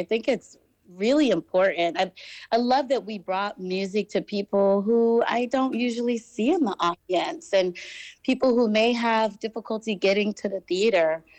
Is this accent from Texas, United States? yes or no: yes; Texas, United States; I am from Texas.